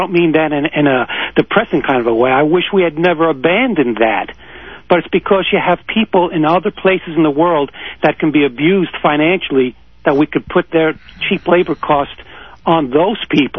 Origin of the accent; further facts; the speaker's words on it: New York, United States; when I was growing up in Queens, New York, I remember there were some corner side mom-and-pop style stores